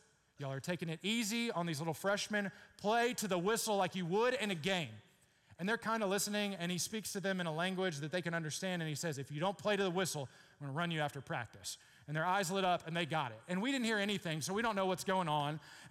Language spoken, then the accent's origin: English; Beaumont, Texas, United States; I grew up in Beaumont, which is not part of Houston.